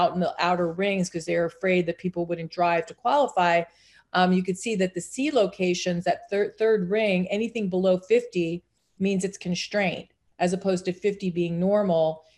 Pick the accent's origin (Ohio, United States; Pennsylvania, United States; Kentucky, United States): Ohio, United States; also born or lived in New York; My home state of Ohio, formerly a New Yorker